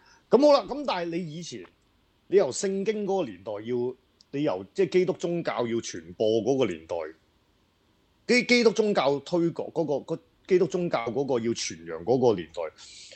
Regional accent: Hong Kong; 譬如我哋香港人就覺得食中秋節烤肉好似好撚奇怪咁樣咯

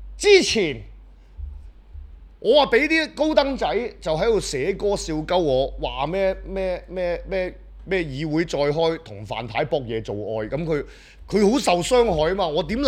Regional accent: Guangzhou, Guangdong, China; 我自己身為一個廣州人，你哋咁多人，你哋咁多人上去廣州玩

